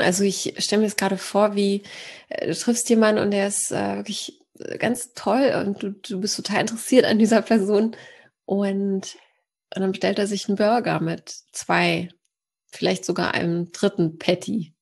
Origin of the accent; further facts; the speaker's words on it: Poland; Wir kommen auch aus Polen, also eine Familie